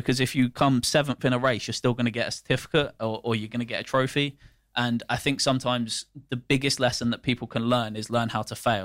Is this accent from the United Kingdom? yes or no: yes; United Kingdom; And I think the thing that we probably emphasize as a British culture is that failure is not acceptable.